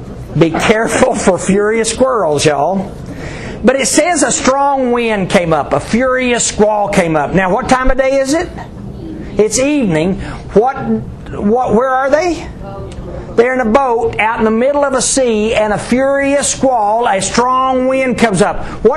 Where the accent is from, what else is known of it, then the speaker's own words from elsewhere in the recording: Texas, United States; I grew up in West Texas, so do not ask me.